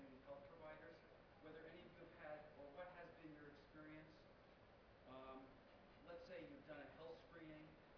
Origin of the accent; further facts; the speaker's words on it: California, United States; I'm from California, you know, we have many, many of the same kind of working populations that we have here.